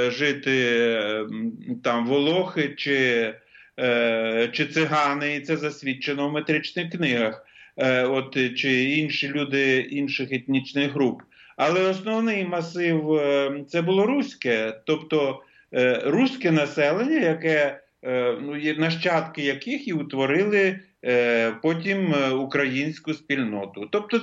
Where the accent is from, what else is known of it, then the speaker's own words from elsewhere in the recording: Parpurivtsi, Vinnytsia Oblast, Ukraine; як в моєму рідному селі Парпурівцях